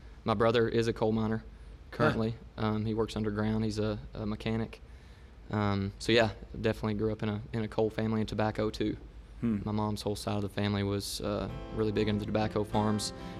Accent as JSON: {"language": "English", "region": "Kentucky", "country": "United States", "tie": "born or raised there", "said": "I grew up in Muhlenberg County, Kentucky. Has anybody ever been there? A few folks? Okay. There you go. Yeah, Muhlenberg County in Western Kentucky."}